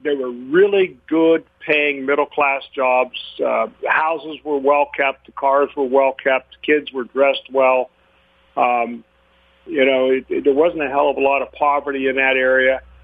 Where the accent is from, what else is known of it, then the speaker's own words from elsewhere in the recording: Hopedale, Ohio, United States; I grew up in Hopedale, Ohio, which is a small town of about 900 people, and obviously there weren't very many jobs available for anybody.